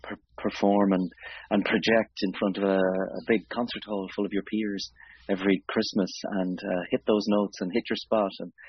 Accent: Kiltormer, Connacht, Ireland; now in Dublin, Ireland; I'm an independent theatre artist living and working in Dublin, and I'm originally from East Galway, as you said, in a small village called Kiltormer.

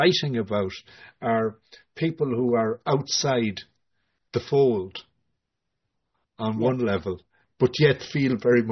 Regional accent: Ireland; I have the privilege of having been born, grown up, and being very familiar with being the Irish perspective

